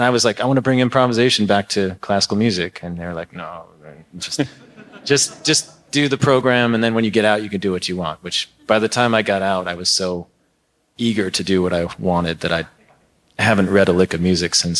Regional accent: Lake Bluff, Illinois, United States; Well, I grew up around Chicago, north of Chicago, in Lake Bluff, Illinois.

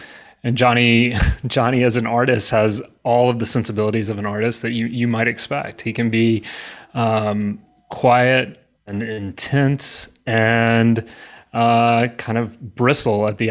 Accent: the South, United States; Right. I'm a Southerner.

